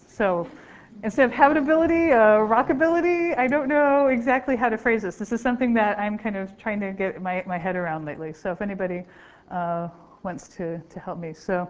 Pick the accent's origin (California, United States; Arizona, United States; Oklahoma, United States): Oklahoma, United States; I'm from Oklahoma. I can now find Oklahoma on a map because there's earthquakes there from reactivated faults, right?